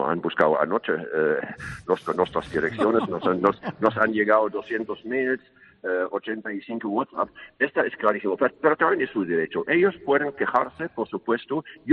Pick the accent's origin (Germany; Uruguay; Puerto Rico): Germany; Spanish is a second language; now in Catalonia, Spain; aunque usted me llame alemán, pero llevo más de 20 años aquí, todas las cosas aquí me afectan más como catalán que como alemán.